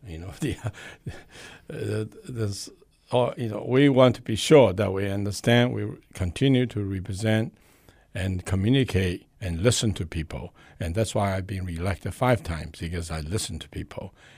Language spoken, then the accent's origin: English; Hong Kong; also born or lived in China; now in Bellevue, United States; I came from another country. I was born in China, raised in Hong Kong, came to the United States